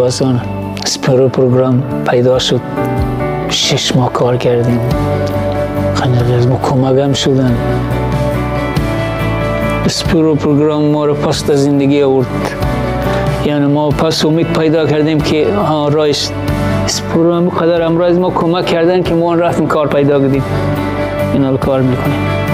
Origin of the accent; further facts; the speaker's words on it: Afghanistan; now in United States; I'm from Afghanistan, America.